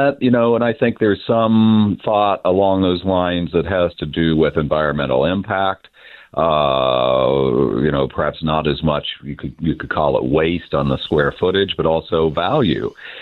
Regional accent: Kansas, United States; particularly in the Midwest where I hail from originally. And, you know, not a lot of people are moving to my hometown in Southeast Kansas.

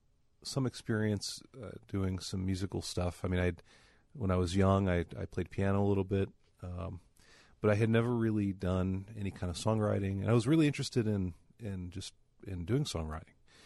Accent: California, United States; born there; I was born in Southern California

